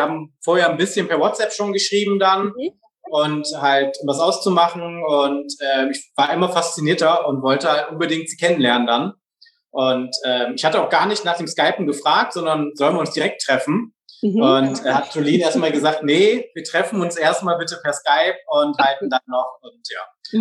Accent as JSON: {"language": "German", "town": "Viersen", "region": "North Rhine-Westphalia", "country": "Germany", "said": "Nee, ich komme aus Viersen."}